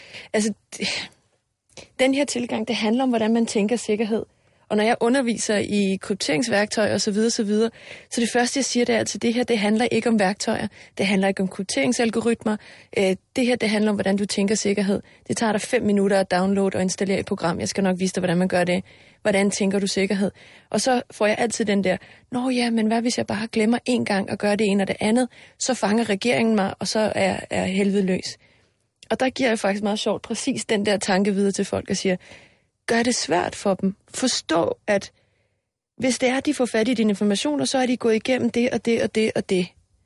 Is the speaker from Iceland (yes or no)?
yes; Iceland; Danish is a second language; fordi jeg er islænding også og fuldt det meget